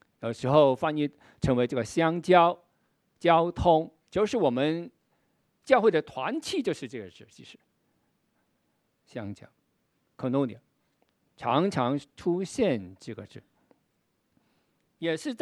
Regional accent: Chaozhou, Guangdong, China; 我本身是潮州人啊，所以我们潮州人打招呼的时候常常会说你吃没，你吃了没有。

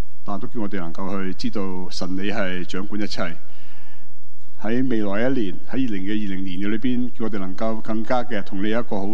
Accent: Hong Kong

